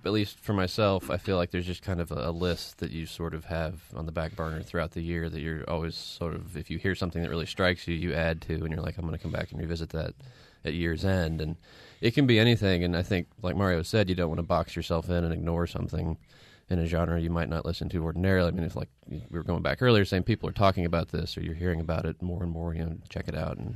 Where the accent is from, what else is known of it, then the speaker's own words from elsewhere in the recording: Midwest, United States; It kind of just spoke to me and my experience in growing up in the Midwest and the suburbs and kind of that alienating experience